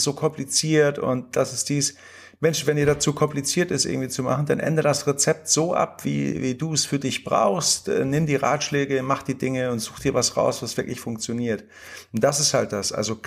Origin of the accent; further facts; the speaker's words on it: Hamburg, Germany; ich wohne so ein bisschen außerhalb, wenn du ein paar Meter gehst oder wenn du einfach mal hier in Hamburg als Hamburger Jung kannst du auch mal an der Elbe spazieren gehen